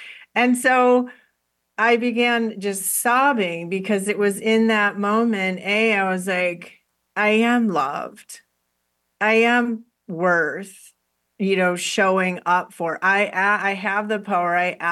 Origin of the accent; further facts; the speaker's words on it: Chicago, Illinois, United States; a friend invited me out to lunch who I hadn't seen in years from Chicago, which is my hometown